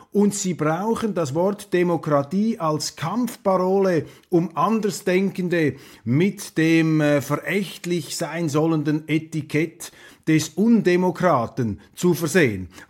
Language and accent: German; Switzerland; Ich als Schweizer finde es sowieso immer wieder charmant